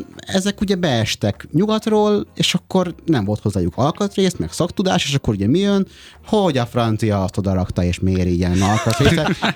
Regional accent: Budapest, Hungary; én budapesti vagyok

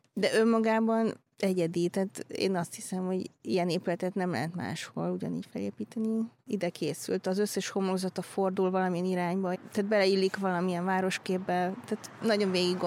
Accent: Szolnok, Jász-Nagykun-Szolnok, Hungary; ráadásul szolnokiként egyszerűen, tehát szívünk, lelkünk benne van ebben az épületben

